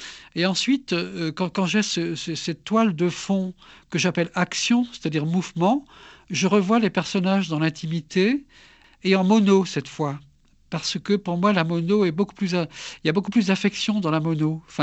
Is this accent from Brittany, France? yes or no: yes; Île-Grande, Brittany, France; Je suis breton de l'île Grande, dans les Côtes d'Armor.